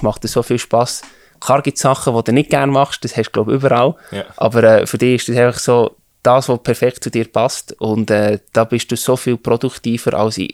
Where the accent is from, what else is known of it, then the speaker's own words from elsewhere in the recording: Bern, Switzerland; Ich bin im Emmental aufgewachsen, habe in St. Gallen studiert, bin immer auch zwischen Bern, Zürich und St. Gallen unterwegs gewesen